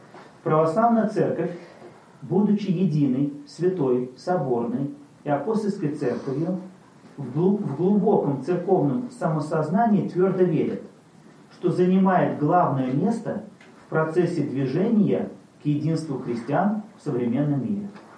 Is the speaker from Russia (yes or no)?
no; Latvia; я сам из Латвии